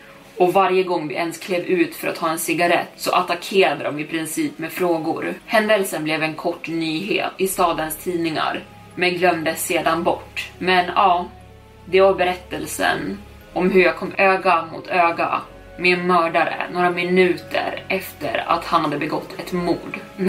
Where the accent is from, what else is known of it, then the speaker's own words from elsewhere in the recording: Long Island, New York, United States; Vi kommer från Long Island, New York